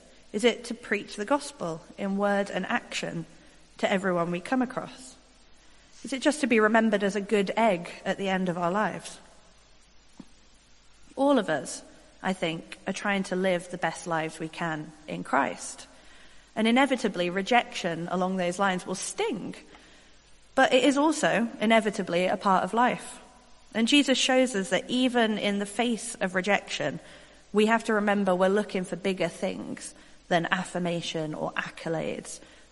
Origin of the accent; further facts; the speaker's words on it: Stoke-on-Trent, West Midlands, United Kingdom; now in London, United Kingdom; to go home to Stoke-on-Trent to visit my parents. I was like, oh, prophets are not without honor in my hometown. I'll just stay in London.